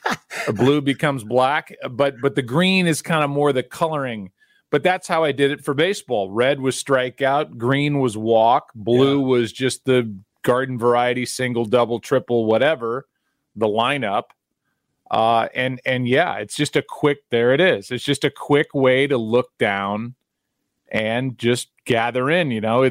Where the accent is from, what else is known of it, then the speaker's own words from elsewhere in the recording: St. Louis, Missouri, United States; first of all, I'm from St. Louis.